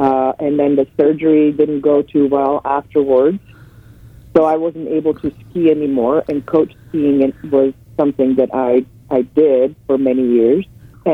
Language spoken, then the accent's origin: English; Slovenia; now in United States; And where I grew up was in the Julian and Karavankan Alps, right on Austrian-Italian border. Lots of lakes, lots of rivers, and also very close to the Adriatic coast.